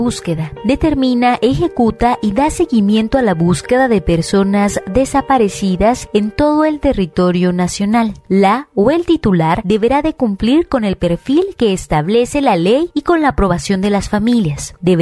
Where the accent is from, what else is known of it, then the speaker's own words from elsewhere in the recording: Mexico; es a solidarizarnos como ciudadanos, como mexicanos, para seguir haciendo esta lucha